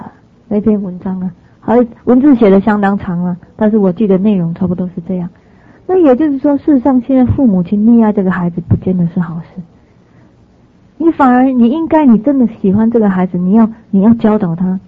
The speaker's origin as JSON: {"language": "Chinese", "country": "Taiwan", "said": "我们台湾话有一句话叫嗯等啊，嗯等国语怎么说"}